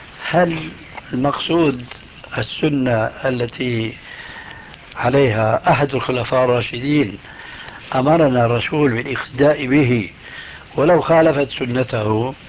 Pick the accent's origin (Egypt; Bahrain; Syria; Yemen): Syria; Damascus, Damascus Governorate; كما فعل أخوه عندنا في دمشق